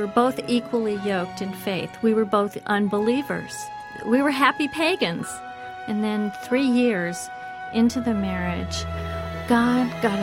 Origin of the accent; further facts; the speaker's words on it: California, United States; Well, first of all, it begins in California. I grew up in Southern California.